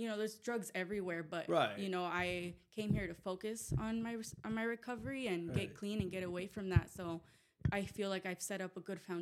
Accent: Vista, California, United States; also born or lived in Oceanside; Well, I was born in Oceanside, raised in Vista, and I lived there all my life up to like 20.

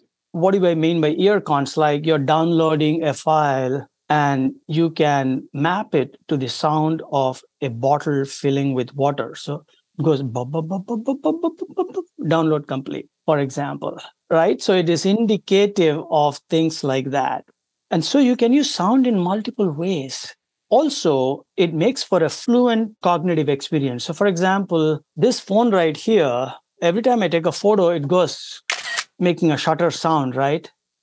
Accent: India; moved away as an adult; now in United States; I come from India originally. I came to US in the year 2005.

